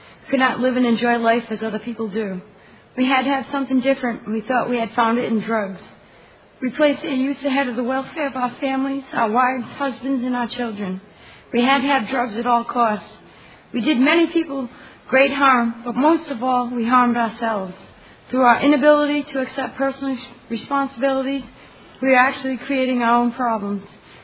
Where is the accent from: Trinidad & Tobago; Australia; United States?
United States; Providence, Rhode Island; I'm an addict. I'm from Providence, Rhode Island.